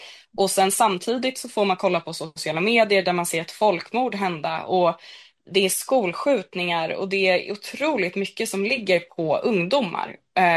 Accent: Handen, Stockholm County, Sweden; jag är uppvuxen i Handen som är liksom långt ut från Stockholms innerstad

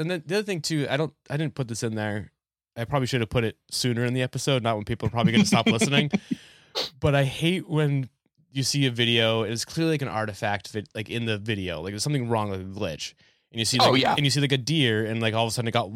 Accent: New Hampshire, United States; now in Philadelphia, United States; So I'm from New Hampshire. So they're all around. You know what I mean? I mean, I live in Philly now

